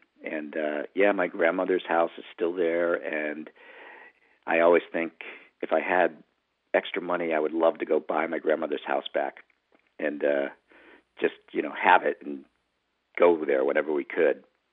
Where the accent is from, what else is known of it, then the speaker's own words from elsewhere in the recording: Buffalo, New York, United States; and I'm from Buffalo, New York